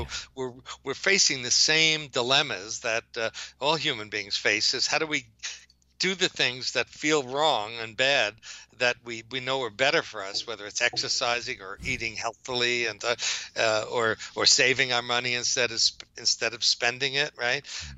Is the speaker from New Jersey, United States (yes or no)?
yes; New Jersey, United States; I'm from Jersey, so Jersey, we have an ocean closer, but we still go up.